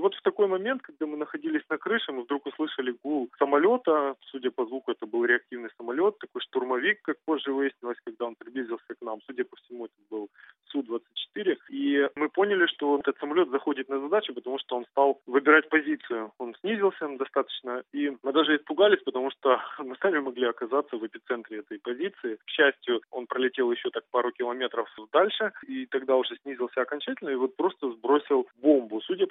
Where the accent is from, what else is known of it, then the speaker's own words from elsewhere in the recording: Ukraine; я не военный, я не из России, из Украины